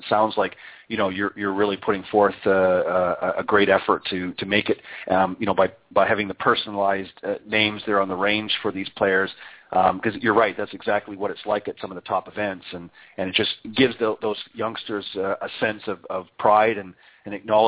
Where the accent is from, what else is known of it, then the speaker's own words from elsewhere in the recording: Canada; I'm originally from up north. I'm from Canada and sort of migrated south here because I was – quite frankly, tired of shoveling snow.